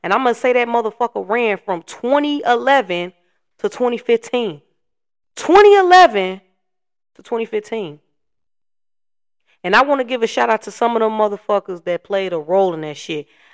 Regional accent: Chicago, Illinois, United States; Chicago, Illinois. On the west side. 290 to be exact. I feel like growing up in Chicago was something different from other cities.

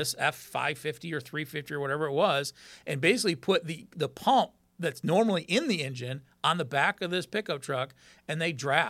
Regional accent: Michigan, United States; You know, I grew up in Michigan, but I wasn't involved back then.

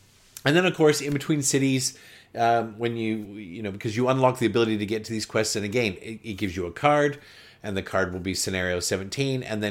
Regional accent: Canada; now in Australia; I'm Canadian.

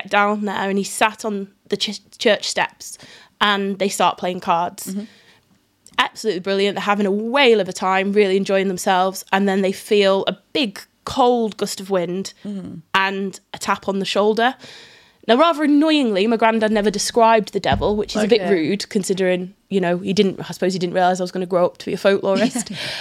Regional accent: Telford, West Midlands, United Kingdom; So I'm from Telford and the bit of Telford I grew up in is very close to the Iron Bridge and the kind of Iron Bridge Gorge.

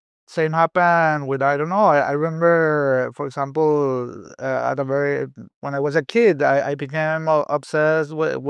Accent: Venezuela; I'm like a mixture of cultures. My mother is Spanish, my father is German, and I was born and I grew up in Venezuela.

